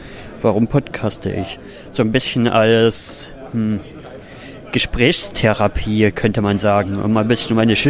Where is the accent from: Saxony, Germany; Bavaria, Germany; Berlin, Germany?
Saxony, Germany; Oederan; im Jahre 1991 geboren. Ich komme aus Deutschland und aus einem kleinen Städtchen in Sachsen namens Oederan. Das ist zwischen Freiberg und Chemnitz.